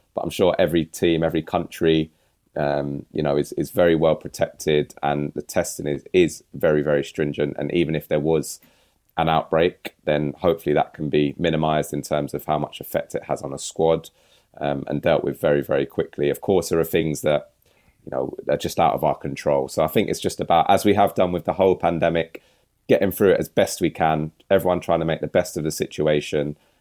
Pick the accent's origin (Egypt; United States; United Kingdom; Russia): United Kingdom; England; I know you say I'm a Jamaican international. You know, on my dad's side, I'm obviously, my mum's English. I was born and raised here.